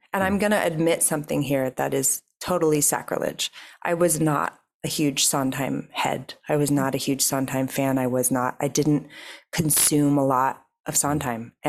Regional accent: New York City, New York, United States; And I am a New Yorker. I love being in New York.

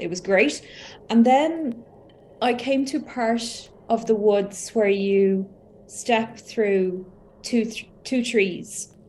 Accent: Ireland; I'm from Ireland. I am 45.

